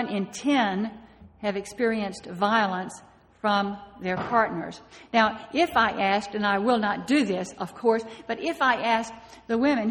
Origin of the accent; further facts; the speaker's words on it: Homer, Louisiana, United States; Now, I grew up in North Louisiana in a little town called Homer near Shreveport. It's not too far from the Texas border.